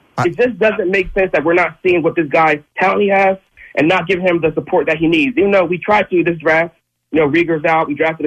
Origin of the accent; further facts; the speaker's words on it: New Jersey, United States; moved away as an adult; now in New Hampshire, United States; Born and raised in South Jersey, but yes, I'm up here in the sticks.